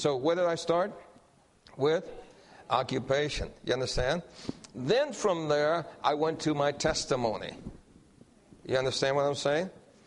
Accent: Guam; I said, well, I'm from Guam also.

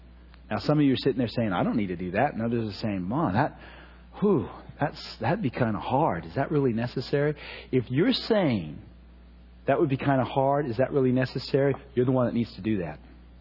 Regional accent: Hawaii, United States; My dad was black. My mom was white. I was raised in Hawaii for a time.

